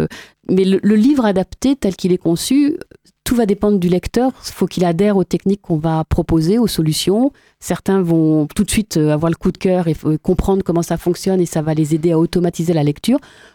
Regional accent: Noyen-sur-Sarthe, Pays de la Loire, France; je viens de Noyen-sur-Sarthe, où est installée ma petite entreprise.

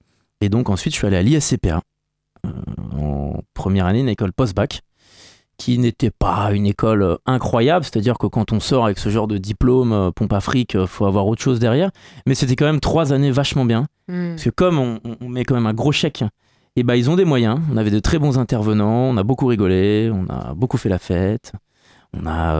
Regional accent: Paris, Île-de-France, France; Alors je suis parisien, ouais. Je ne connais pas du tout la Sarthe à l'origine.

